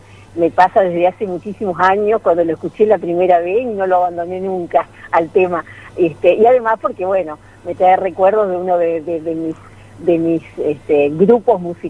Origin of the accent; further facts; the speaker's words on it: Villaguay, Entre Ríos, Argentina; Sí, yo soy de Villaguay.